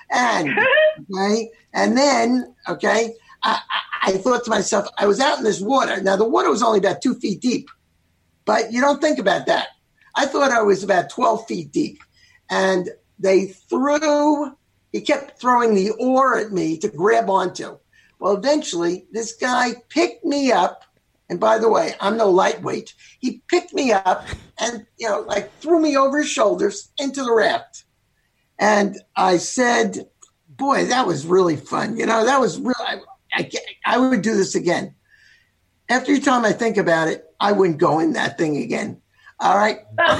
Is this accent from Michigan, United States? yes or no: no; New York, United States; I'm from New York, so I find it very interesting that a lot of people have never been to New York.